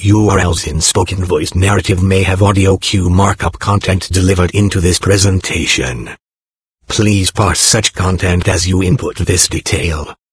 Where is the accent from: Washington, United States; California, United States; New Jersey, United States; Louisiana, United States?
California, United States; San Bernardino; my return back to my hometown of San Bernardino